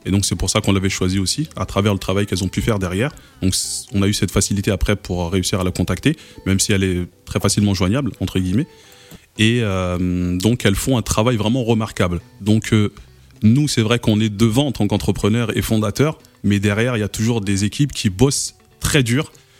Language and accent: French; Île-de-France, France; also born or lived in Paris; j'ai 36 ans. Je suis franco-sénégalais. Pour être plus précis, je suis né à Paris et grandi dans les Yvelines.